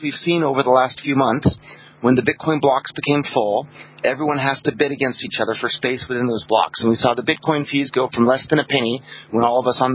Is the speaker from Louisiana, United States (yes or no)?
no; California, United States; growing up in Silicon Valley, I'd been around computers my whole life